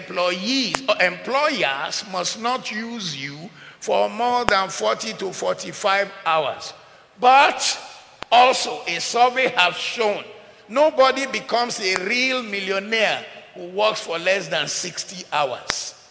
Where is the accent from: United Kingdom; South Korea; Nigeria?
Nigeria; Ode Omu, Osun; take it to my hometown in Ode Omu, Osun State